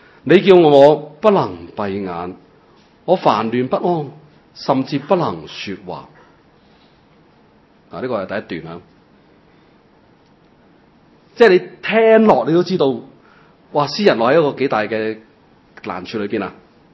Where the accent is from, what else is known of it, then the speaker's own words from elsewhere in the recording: Hong Kong; 我哋香港人